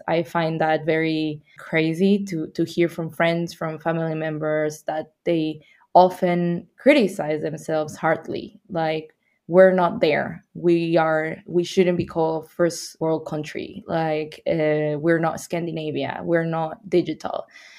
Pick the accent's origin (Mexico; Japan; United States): Mexico; Mexico City; English is a second language; moved away as an adult; now in Lüneburg, Germany; That's a crazy, crazy difference, because I'm from Mexico City. We are 20 million people there, and traffic is crazy.